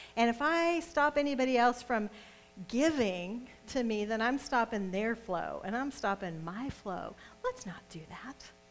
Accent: Nebraska, United States; Actually, the East, because I'm from the East, from Nebraska.

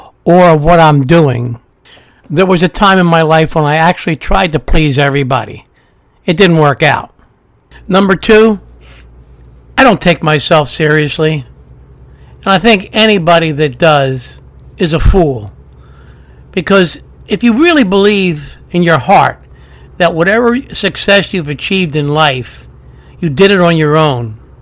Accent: Ireland; is a good place for me because I'm Irish

